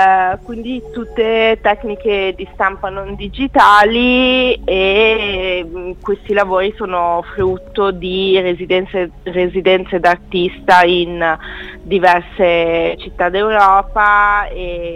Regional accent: Bologna, Emilia-Romagna, Italy; nel senso che io sono bolognese

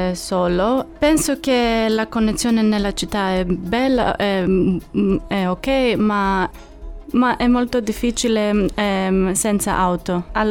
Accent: Greece; moved away as an adult; now in Cagliari, Italy; Vengo dalla Grecia.

